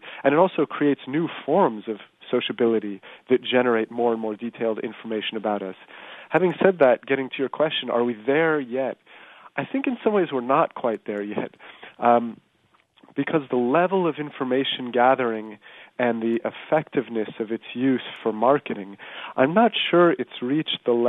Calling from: Australia; they know I'm logging in from Australia.

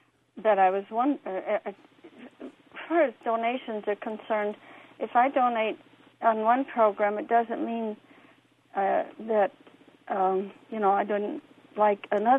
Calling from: Bloomington, Illinois, United States; Bloomington, Illinois.

